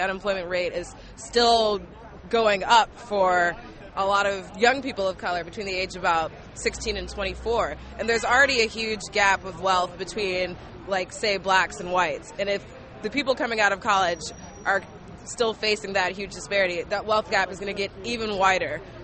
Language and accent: English; Kentucky, United States; now in Brooklyn, United States; I'm from Kentucky, but I live in Brooklyn.